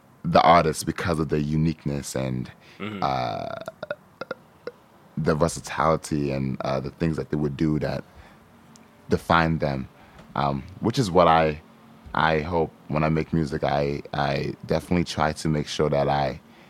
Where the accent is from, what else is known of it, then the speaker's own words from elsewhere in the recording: United States; born there; also born or lived in Nigeria; I went to Nigeria and stayed there for quite a while, and came back here with like a thick accent, supposedly. And, but I was born in America.